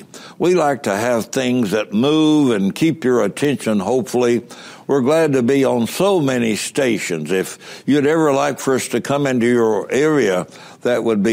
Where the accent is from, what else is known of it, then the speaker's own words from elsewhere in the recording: Indiana, United States; born there; My folks were just poor people from the Appalachian Mountains of Kentucky. I was born in Indiana.